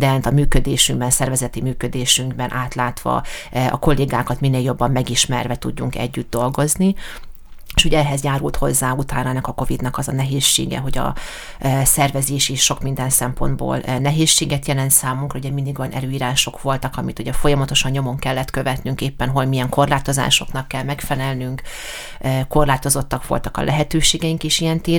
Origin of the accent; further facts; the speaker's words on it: Miskolc, Borsod-Abaúj-Zemplén, Hungary; miskolci születésű vagyok, és miskolcinak vallom magam is abszolút lokálpatriótának. Az, hogy én Miskolcon élek és dolgozom, az nem így adódott, hanem ez egy döntés kérdése részemről.